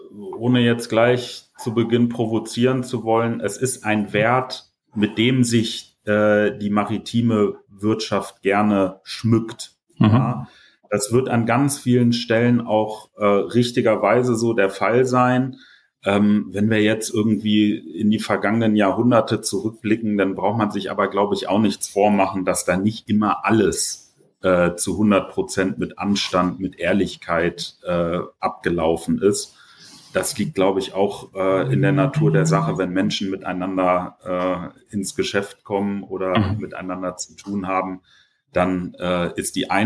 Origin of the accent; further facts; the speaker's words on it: Hamburg, Germany; Also ich bin ein Hamburger Jung, bin in Hamburg geboren und aufgewachsen im Hamburger Westen.